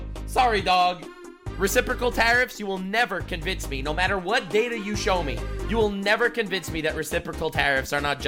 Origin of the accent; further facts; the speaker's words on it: Canada; I'm Canadian, obviously, I want Canada to do well.